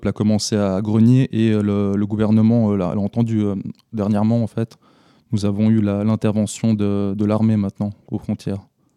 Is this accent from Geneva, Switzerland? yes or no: yes; Geneva, Switzerland; Lui est valaisan, je suis de Genève.